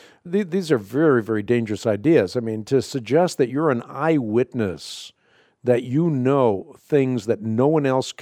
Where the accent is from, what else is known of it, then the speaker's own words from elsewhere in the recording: Netherlands; first language Dutch; English is a second language; I'm Dutch. Dutch is my first language.